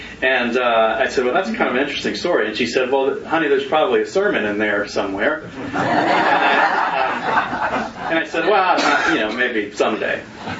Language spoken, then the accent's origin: English; the South, United States; growing up in the South, I never, for some reason, ever had the opportunity to go to Charleston.